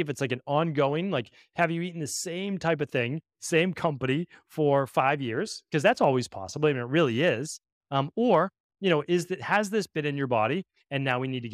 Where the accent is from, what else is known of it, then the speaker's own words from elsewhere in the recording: New England, United States; I know for myself, growing up in New England, in the fall and late spring, my allergies to mold were awful.